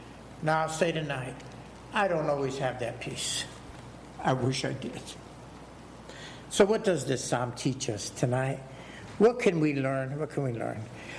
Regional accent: Connecticut, United States; indeed in the New England states, and I'm from Connecticut, part of the New England states

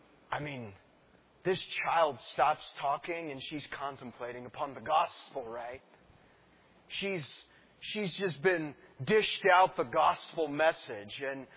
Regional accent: Sacramento, California, United States; born or raised there

